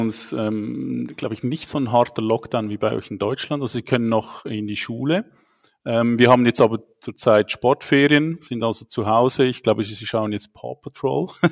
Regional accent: Switzerland; accent: Swiss; Ich bin 43, bin verheiratet, habe zwei Kinder, wohne in der Schweiz, wie man unschwer meinem Akzent hört

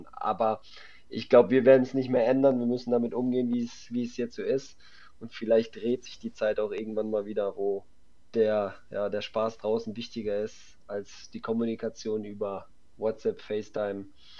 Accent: Poland; born there; Dann sogar in Aalen das Spiel für mein Geburtsland Polen gemacht.

